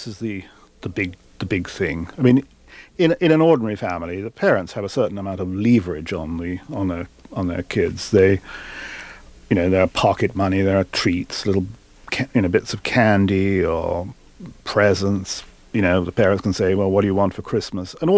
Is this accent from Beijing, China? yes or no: no; Shanghai, China; I'm the same age as the boy, Jim. I was born in Shanghai like him. I lived in that house, went to that school, had those parents. I was in Shanghai when the Japanese invaded China.